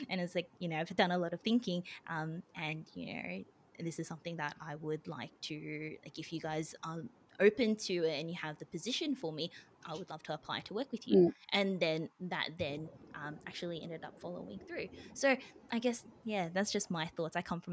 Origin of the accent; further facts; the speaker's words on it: Melbourne, Victoria, Australia; born there; also born or lived in Sydney; now in Brisbane, Australia; family's all in Melbourne. So I was born in Melbourne, studied in Sydney, but now I work in Brisbane.